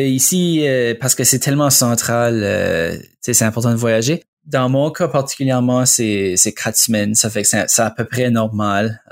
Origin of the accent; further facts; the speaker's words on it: Quebec City, Quebec, Canada; une question que j'ai comme à chaque jour presque, c'est je viens de Québec.